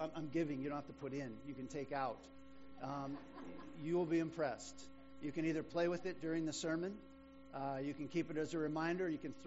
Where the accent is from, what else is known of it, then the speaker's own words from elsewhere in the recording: Niagara, Ontario, Canada; I grew up in Niagara, a little ways away from here